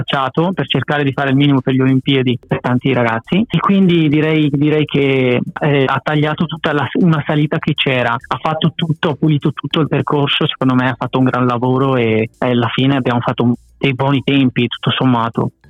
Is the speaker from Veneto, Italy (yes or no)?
yes; Bassano del Grappa, Veneto, Italy; io sono di Bassano, ed era difficile trovarci, ecco